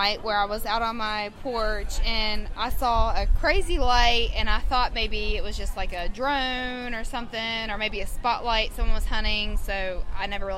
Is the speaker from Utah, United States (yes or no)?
no; Buffalo, West Virginia, United States; Buffalo, West Virginia.